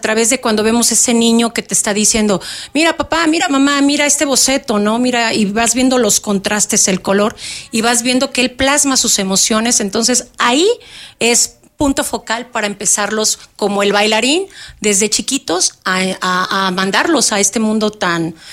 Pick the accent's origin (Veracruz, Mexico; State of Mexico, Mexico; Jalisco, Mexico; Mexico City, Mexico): Mexico City, Mexico; now in Querétaro, Mexico; Yo soy de la Ciudad de México, del Estado de México.